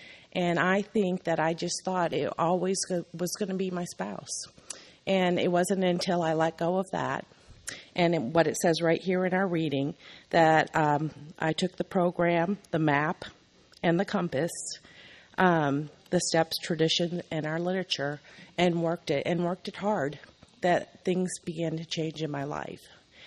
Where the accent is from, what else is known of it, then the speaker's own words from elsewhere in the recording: San Antonio, Texas, United States; I'm from San Antonio.